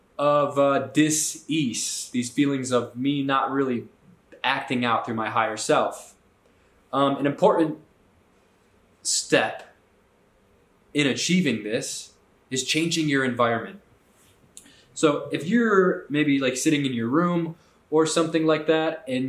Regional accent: Detroit, Michigan, United States; I was raised in Detroit, in Michigan

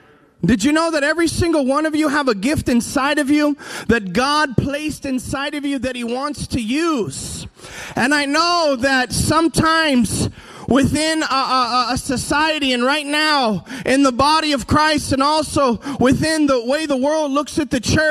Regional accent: California, United States; I find myself today in Milwaukee. I'm from Northern California, so I feel at home.

